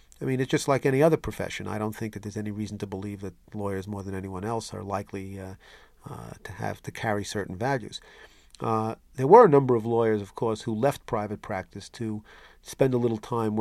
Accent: New York, United States; Well, I grew up in New York as a liberal, in a liberal house where I didn't know anybody who didn't vote for Adlai Stevenson in 1952 and 56, and a kind of a typical New York Democratic liberal household.

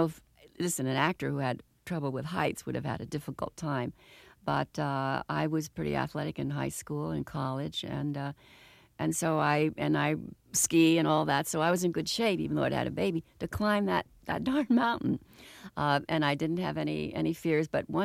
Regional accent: Albany, New York, United States; also born or lived in Newark; I grew up in Albany, New York.

